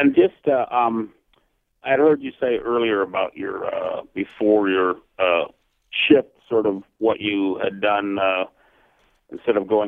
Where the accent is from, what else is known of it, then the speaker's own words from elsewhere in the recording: Idaho, United States; No, I'm from Idaho.